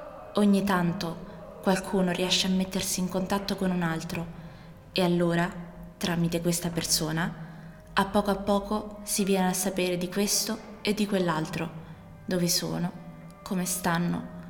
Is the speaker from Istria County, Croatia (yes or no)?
no; Split, Split-Dalmatia County, Croatia; born there; è un palazzo di Sarajevo che io conosco perché abitavo lì vicino. Io sono nata a Spalato. A Sarajevo ho lavorato per qualche tempo.